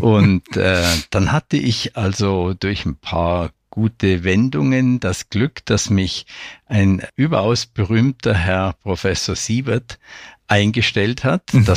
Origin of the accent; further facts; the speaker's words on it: Mühldorf, Bavaria, Germany; also born or lived in Selb; Ich bin in Selb geboren, dann sind meine Eltern nach Mühldorf gezogen. Und dort habe ich Abitur gemacht.